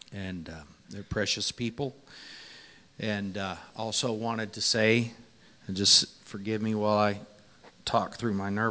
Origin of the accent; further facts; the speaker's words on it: California, United States; It's an old preacher that I grew up with out in California